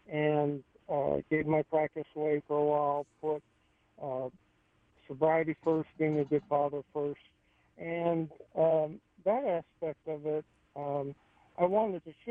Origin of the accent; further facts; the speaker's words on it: Los Angeles, California, United States; Well, I really had a very charmed life growing up in Los Angeles with a father, a grandfather who ran Hillcrest Country Club